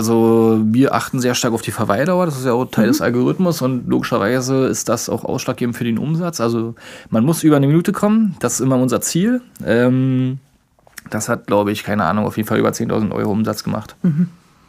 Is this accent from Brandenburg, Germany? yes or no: yes; Strausberg, Brandenburg, Germany; Also, ich bin ursprünglich aus Strausberg, Brandenburgs Hauptstadt